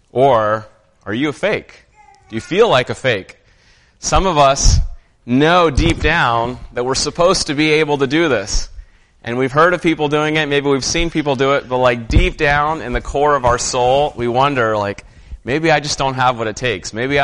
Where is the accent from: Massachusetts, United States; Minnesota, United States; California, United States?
California, United States; I grew up in Southern California, one of the activities we were supposed to do as Cub Scouts was demonstrate that we knew how to catch fish.